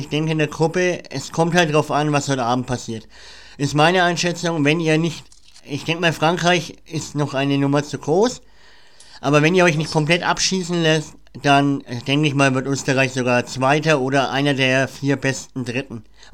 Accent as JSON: {"language": "German", "country": "Germany", "said": "Ich als Deutscher mit der deutschen Fanbrille sage ich auch Deutschland"}